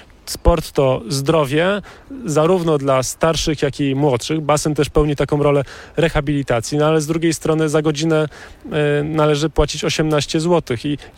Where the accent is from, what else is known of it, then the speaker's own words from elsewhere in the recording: Gdańsk, Pomeranian Voivodeship, Poland; Ja jestem urodzony w Gdańsku, mieszkałem 25 lat w Oliwie, od 4 lat mieszkam na Starym Przedmieściu, czyli części Śródmieścia.